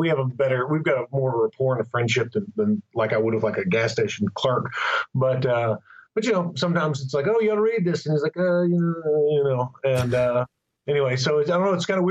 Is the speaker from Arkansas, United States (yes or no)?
yes; Conway, Arkansas, United States; I grew up in Conway, Arkansas.